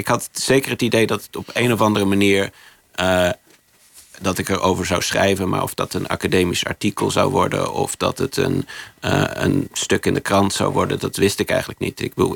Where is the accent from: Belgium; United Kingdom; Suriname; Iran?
United Kingdom; Oxford, South East England; Dutch is a second language; omdat ik uit Oxford kom en Nederland eigenlijk niet goed ken.